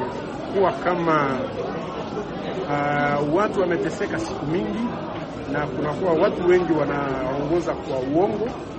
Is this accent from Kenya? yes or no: no; DR Congo; Na tunadhani hii ni onyo kwetu sisi kama wakongomani